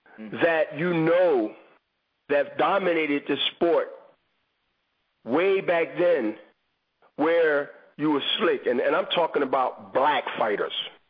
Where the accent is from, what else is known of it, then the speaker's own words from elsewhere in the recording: Philadelphia, Pennsylvania, United States; Man, I'm from Philadelphia. They invented that.